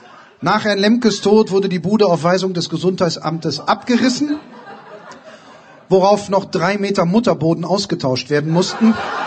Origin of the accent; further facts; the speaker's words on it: Bochum, North Rhine-Westphalia, Germany; Ich selbst kann mein gesamtes bewusstes Leben und meine Wohnbewegungen in meiner Heimatstadt Bochum allein anhand der Buden und der dazugehörigen Budenmänner und Budenfrauen erzählen.